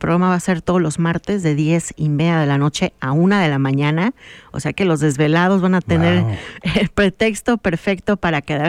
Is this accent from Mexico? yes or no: yes; Mexico; como latinos, como mexicanos, en mi caso como mexicana